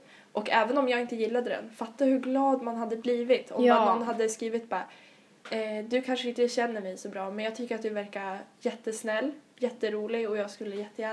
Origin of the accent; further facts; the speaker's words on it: Sweden; Att vi är svenskar.